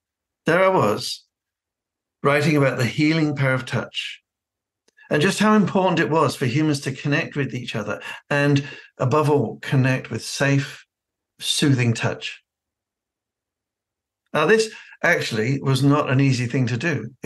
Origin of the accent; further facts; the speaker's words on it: Mangakino, Waikato, New Zealand; born there; the tiny community hospital that I was born in Mangakino, which is amazingly is still a healthcare center.